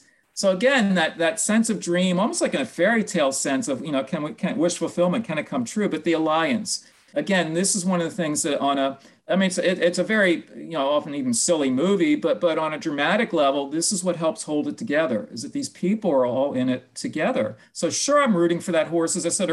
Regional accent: Australia; as an Australian

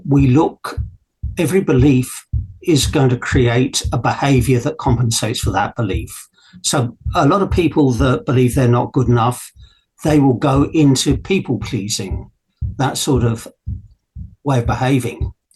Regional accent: Brighton, South East England, United Kingdom; born there; I was born in Brighton General Hospital in the UK.

